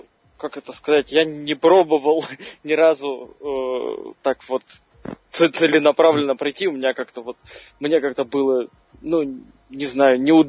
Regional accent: Moscow, Russia; Я из Москвы.

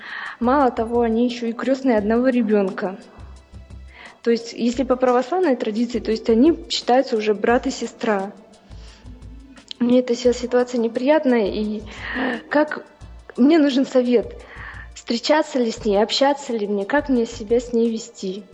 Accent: Novosibirsk, Novosibirsk Oblast, Russia; Здравствуйте, я из Новосибирска.

